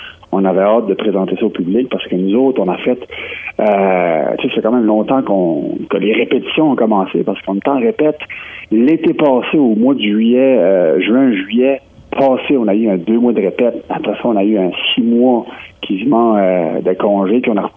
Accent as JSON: {"language": "French", "town": "Moncton", "region": "New Brunswick", "country": "Canada", "tie": "born or raised there", "said": "Puis, tu sais, c'est ma ville natale. Moi, je viens de Moncton."}